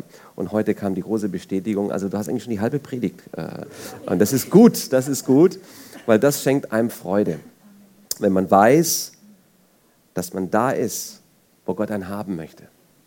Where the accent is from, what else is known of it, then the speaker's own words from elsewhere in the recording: Germany; Ich komme aus Italien ursprünglich. Das muss ich wirklich so betonen. Ich bin nämlich in Deutschland geboren und in Deutschland groß geworden. Aber ich bin der Erste aus der Familie, der außerhalb Siziliens sozusagen groß geworden ist.